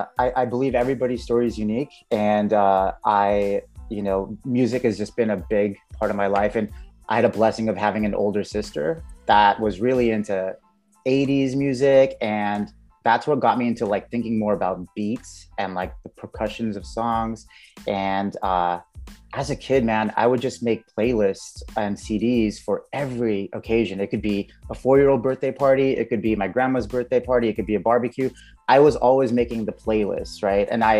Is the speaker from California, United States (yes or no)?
yes; California, United States; I am from California. I had a chance to live all over the U.S. With work and travel the globe, but California native.